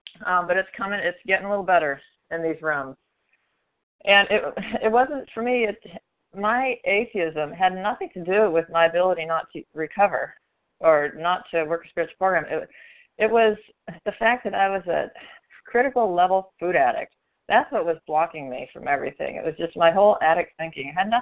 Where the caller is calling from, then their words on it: Florida, United States; a food addict and bulimic in Florida. Kind of embarrassed to say I'm from Florida this morning, but that's where I live.